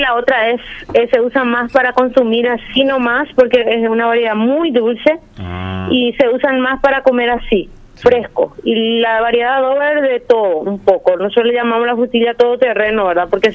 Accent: Paraguay; cuando somos paraguayos

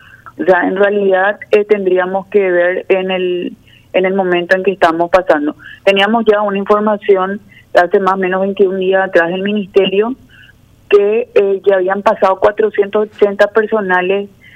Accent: Ciudad del Este, Alto Paraná, Paraguay; Yo soy de Ciudad del Este

